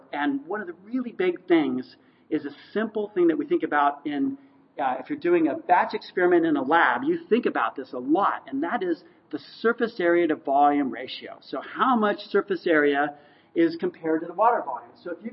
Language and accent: English; California, United States; I'm from Northern California. I grew up in Northern California, so I think of Southern California as being really bad because they steal a lot of our water.